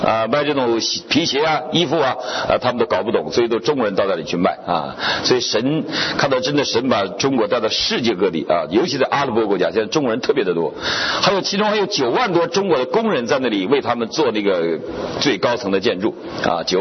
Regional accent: United States; 我从美国来的，我大概懂一点法律

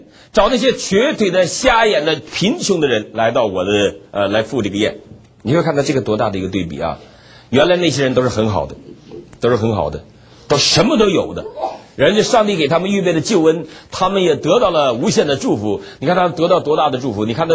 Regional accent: Northeast China, China

